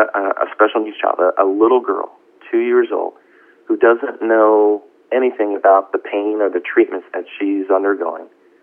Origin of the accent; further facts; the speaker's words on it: Baltimore, Maryland, United States; One that I grew up with in Baltimore. I'm originally from Baltimore.